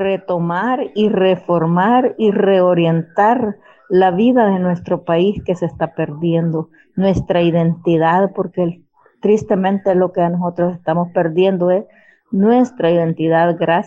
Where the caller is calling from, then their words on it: Quelepa, San Miguel, El Salvador; de acá de Quelepa.